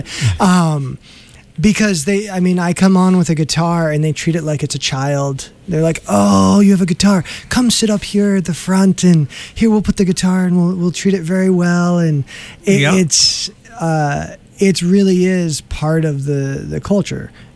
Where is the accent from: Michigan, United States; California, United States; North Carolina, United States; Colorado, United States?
Colorado, United States; now in Boston, United States; I grew up in Colorado, where sports, you know, that were like center of everything.